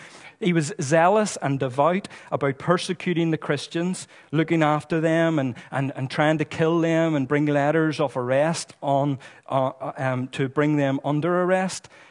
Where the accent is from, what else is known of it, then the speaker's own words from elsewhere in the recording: Belfast, Northern Ireland, United Kingdom; It's kind of like where I grew up in West Belfast.